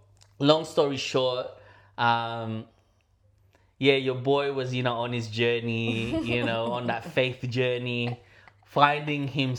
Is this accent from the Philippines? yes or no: yes; Philippines; And, you know, being Filipino myself, I love playing ball with the Filipinos too.